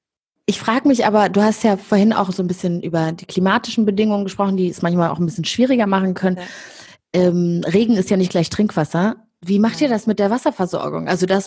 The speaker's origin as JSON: {"language": "German", "country": "Rwanda", "tie": "born or raised there", "said": "ich bin in Rwanda geboren und aufgewachsen, habe den Genozid überlebt und wir sind dann eben nach unserer Flucht, als der Genozid dann zu Ende war, dann wieder zurück nach Kigali gekommen."}